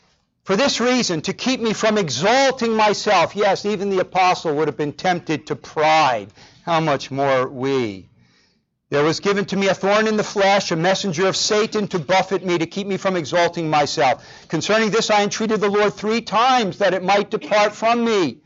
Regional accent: New Jersey, United States; And I'm from New Jersey. We're Jersey strong, right?

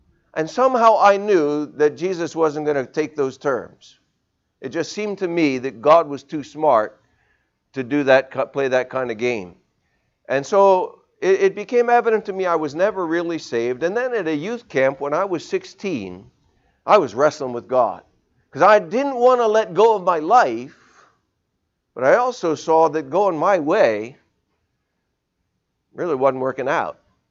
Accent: New Orleans, Louisiana, United States; also born or lived in New Jersey; And that was in First Baptist Church, New Orleans. So I grew up in the South. Then we moved to New Jersey.

